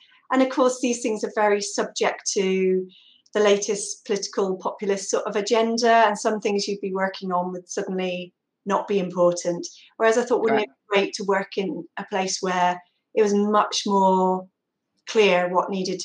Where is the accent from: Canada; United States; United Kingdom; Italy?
United Kingdom; South West England; I'm from Somerset